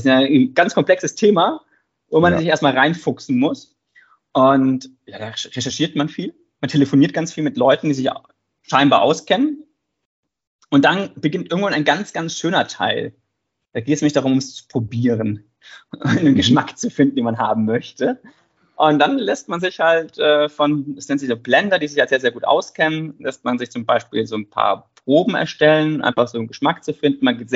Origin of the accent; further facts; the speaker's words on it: Freiburg im Breisgau, Baden-Württemberg, Germany; Ich komme eigentlich aus Freiburg im Breisgau, ganz aus dem Süden von Deutschland und bin dem Wunsch nachgegangen, zur See zu fahren.